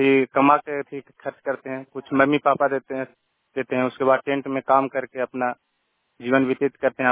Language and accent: Hindi; Madarpur, Bihar, India; ग्राम Madarpur, post भोगी, थाना हिलसा, जिला नालंदा, पंचायत कमता के मूल निवासी हूँ।